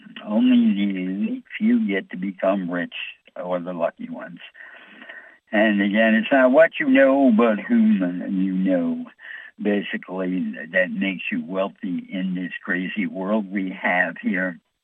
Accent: New York, United States; I'm from New York, and we have a lot of shows on New York, old New York and stuff like that.

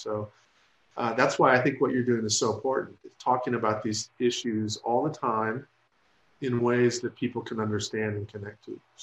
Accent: North Dakota, United States; I grew up in North Dakota

